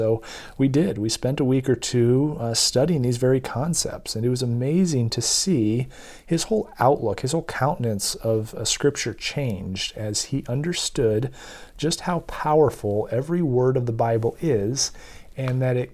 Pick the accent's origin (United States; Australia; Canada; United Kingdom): United States; Midwest; We grew up in church, but maybe not the same church. We are from the Midwest, so our experiences have been similar.